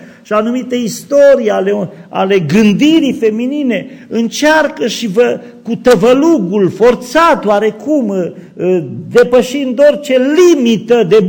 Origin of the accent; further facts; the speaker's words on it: Mureș County, Romania; eu am crescut în Sălobăstru, cei mai mulți știți, o prăpastie de sat pe malul Gurghiului și am crescut la țară, acolo cu mama și cu tata, cum era la noi obiceiul.